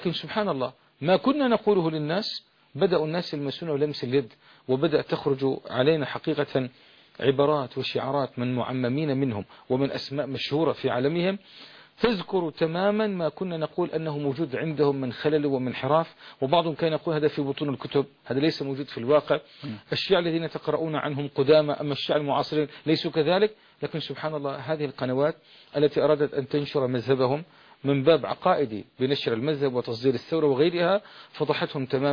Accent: Lebanon; كما قيل عندنا في لبنان

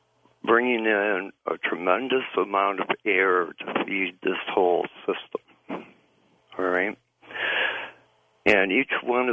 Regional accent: Midwest, United States; I grew up in the Midwest, so I know a little bit about tornadoes.

